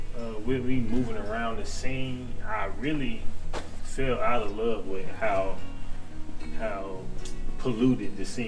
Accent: Forest City, North Carolina, United States; I'm originally from North Carolina, Forest City, North Carolina. You know, it's the sticks, real country.

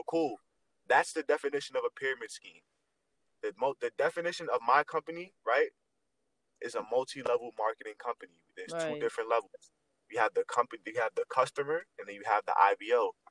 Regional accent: Harlem, New York, United States; I'm from Harlem, New York.

